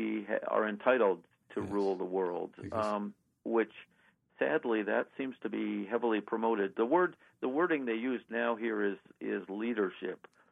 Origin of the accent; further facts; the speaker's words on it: Canada; now in United States; But, you know, I grew up in Canada myself